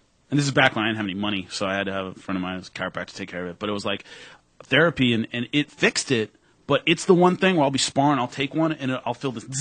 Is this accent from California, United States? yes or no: yes; Long Beach, California, United States; I grew up in Long Beach, a lot of Samoans.